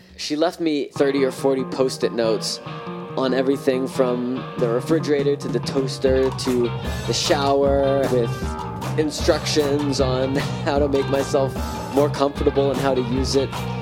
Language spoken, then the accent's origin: English; United States; Hearing this as an American from an immigrant of a Muslim country, it wasn't shocking to me that he was kind, but I just wished all the xenophobes back in the States could have watched this transpire.